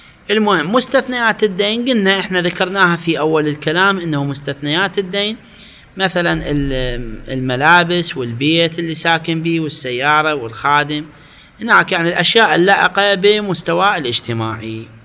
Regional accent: Iraq; accent: Iraqi; نعبر عنها بلهجتنا العراقية

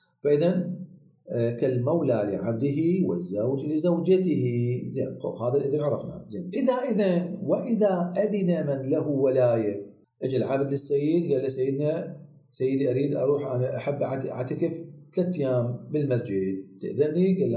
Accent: Basra, Basra Governorate, Iraq; المعروف عندنا بالبصرة يسموها خطوة الإمام علي

